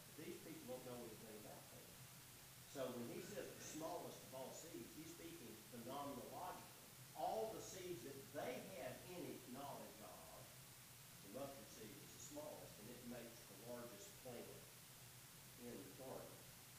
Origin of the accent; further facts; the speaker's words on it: Atlanta, Georgia, United States; Not that I know a lot about agriculture. I'm from Atlanta. We used to think that beans grew in cans